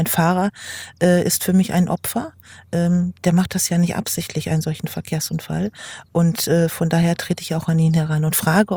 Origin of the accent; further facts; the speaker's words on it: Lingen, Lower Saxony, Germany; Ja, ich komme aus Lingen.